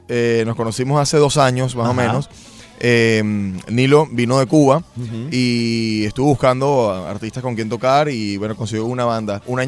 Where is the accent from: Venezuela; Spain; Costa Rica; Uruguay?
Venezuela; Yo también soy de Venezuela.